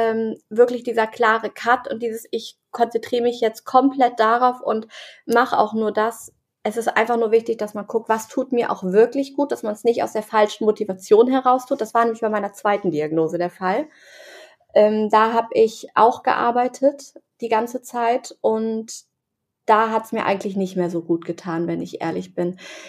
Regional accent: Hamburg, Germany; ich komme aus Hamburg

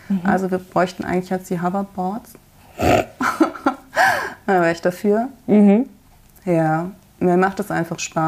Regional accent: North Rhine-Westphalia, Germany; Ich bin ein Kind der 80er Jahre. Ich bin in Nordrhein-Westfalen aufgewachsen.

